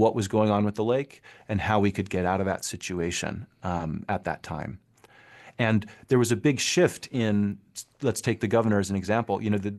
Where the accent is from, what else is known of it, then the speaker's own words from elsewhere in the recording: Orem, Utah, United States; I'm a lifelong Utahan. I grew up in Orem.